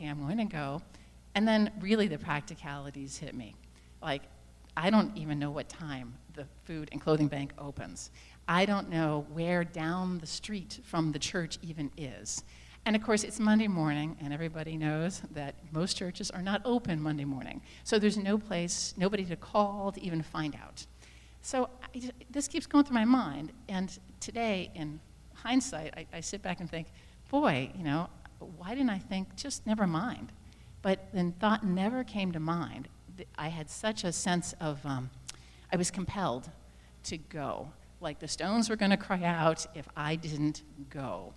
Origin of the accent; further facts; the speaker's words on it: Philadelphia, Pennsylvania, United States; I mean, I'm a visitor from Philadelphia.